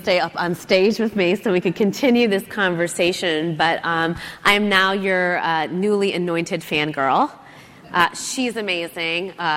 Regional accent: Chicago, Illinois, United States; moved away as an adult; I grew up in Chicago, Illinois, and I graduated with $300,000 in student loan debt.

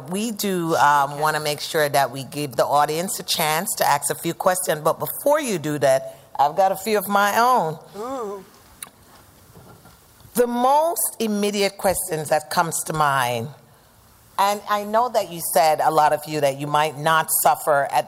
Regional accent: Jamaica; I hail from the sunny island of Jamaica. So don't ask me where my accent's in from, because I already told you.

